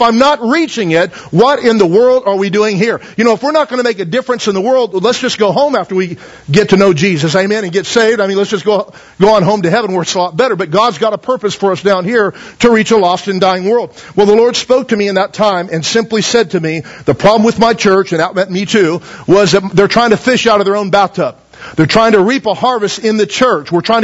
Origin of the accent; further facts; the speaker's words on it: Taft, United States; I was born and raised here in Taft, and then I've been everywhere else since.